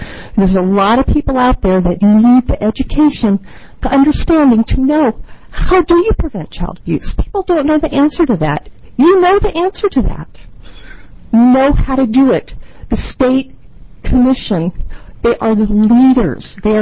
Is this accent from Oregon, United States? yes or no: yes; Cottage Grove, Oregon, United States; I'm from Cottage Grove, Oregon